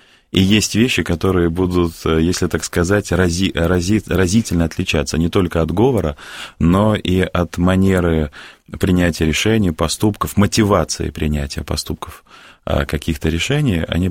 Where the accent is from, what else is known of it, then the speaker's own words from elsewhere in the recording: Russia; Все прекрасно понимают, что я приехал из России, и я не являюсь носителем туркменской культуры.